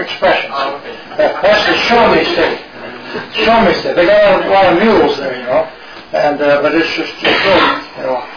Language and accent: English; Missouri, United States; See, I'm from Missouri. See, I want to see. You show me.